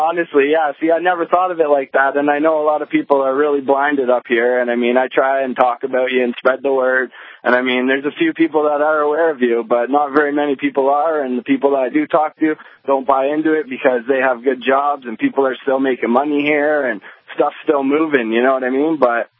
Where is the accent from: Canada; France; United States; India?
Canada; Toronto, Ontario; moved away as an adult; now in Estevan, Canada; I'm out here in the oil patch in Estevan, Saskatchewan. I'm originally from Toronto. I had to leave due to the lack of work when the so-called recession hit or whatever.